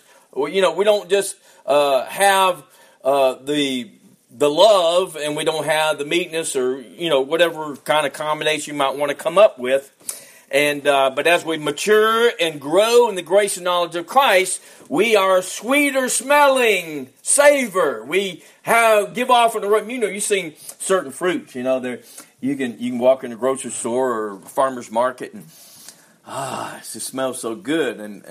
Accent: Georgia, United States; I say this because I'm from Georgia, but anyway, they got lots of peaches there.

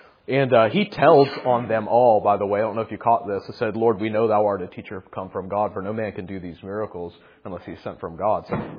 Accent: the South, United States; some of us, not all of us, but growing up in the South, we heard it in a Sunday school somewhere

